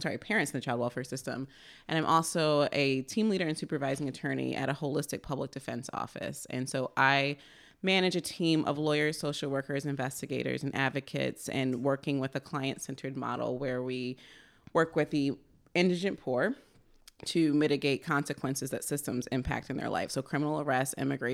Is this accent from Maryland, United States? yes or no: yes; Baltimore, Maryland, United States; now in New York, United States; So I am all the way from New York, but I'm really from Baltimore.